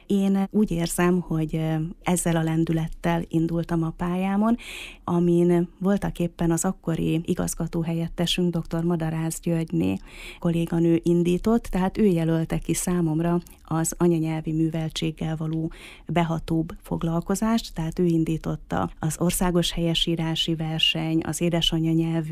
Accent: Mezőkövesd, Borsod-Abaúj-Zemplén, Hungary; born or raised there; also born or lived in Miskolc

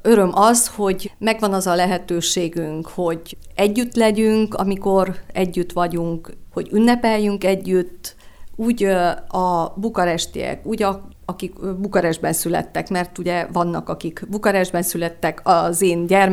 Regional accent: Oradea, Bihor, Romania; now in Bucharest, Romania; Én Nagyváradról kerültem 40 évvel ezelőtt a román fővárosba iskolásként, ott végeztem

